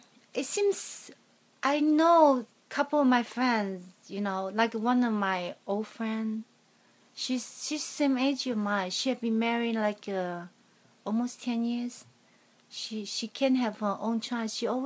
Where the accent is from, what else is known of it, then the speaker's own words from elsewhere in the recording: China; When I grew up, I don't have a single toy. I always just, kids like my age, grew up in the village